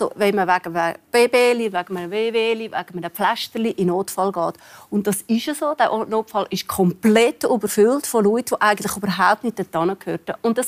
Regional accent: Switzerland; wir müssen eigentlich als Schweizer zu viel mehr sagen, wir müssen unseren Weg gehen

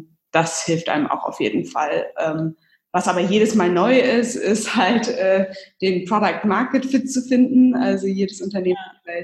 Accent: Düsseldorf, North Rhine-Westphalia, Germany; Ich komme auch aus Düsseldorf, das ist eine Kunststadt

